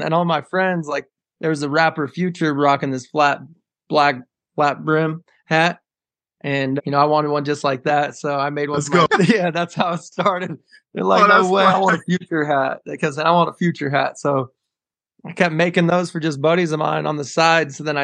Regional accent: Denver, Colorado, United States; Growing up in Denver, I played sports. I was a three-sport athlete, baseball, basketball, and football.

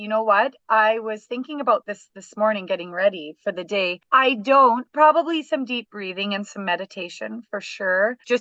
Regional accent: Saltcoats, Scotland, United Kingdom; And then my favorite, growing up in Saltcote, my favorite movie was Beaches.

